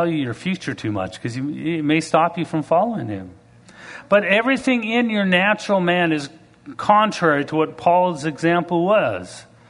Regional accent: Canada; now in United States; I'm proud to be American. I'm an American citizen. I'm proud to be Canadian, but I'm proud to be American.

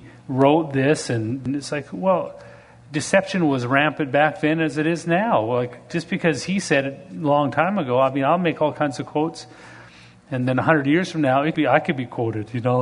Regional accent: Alberta, Canada; but I'm from Alberta, Canada. And in Alberta, Canada, we have a lot of farmland.

